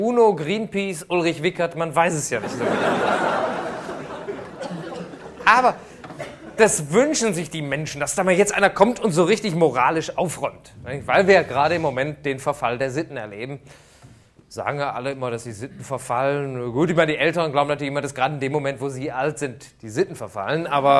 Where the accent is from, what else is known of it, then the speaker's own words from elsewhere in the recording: Düsseldorf, North Rhine-Westphalia, Germany; Ich komme ja aus Düsseldorf und habe ich schon schlimmer erlebt hier.